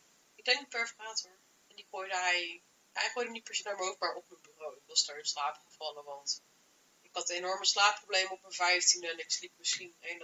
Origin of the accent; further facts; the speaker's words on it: Gelderland, Netherlands; Ik kom dus uit de Achterhoek. En je had daar niet veel keuzes in mbo's.